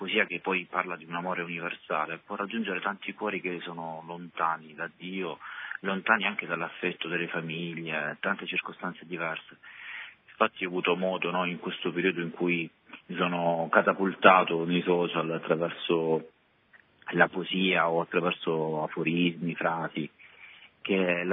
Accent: Brindisi, Apulia, Italy; io sono di Brindisi, ho quasi 41 anni

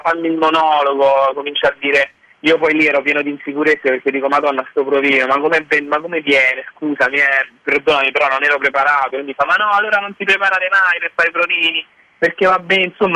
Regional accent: Cerignola, Apulia, Italy; also born or lived in Canosa di Puglia; io sono nato a Canosa di Puglia e vissuto a Cerignola.

